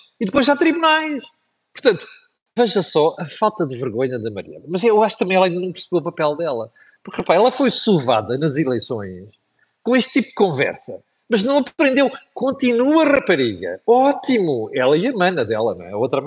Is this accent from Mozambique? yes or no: yes; Zambezia, Mozambique; Eu cresci em Moçambique. E cresci numa província lá em cima, que era a província da Zambésia. que era uma província com um clima fantástico, uma terra fantástica